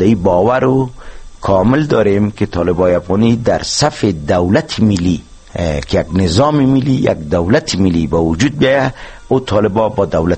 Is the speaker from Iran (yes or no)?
no; Afghanistan; ما از افغانستان هستیم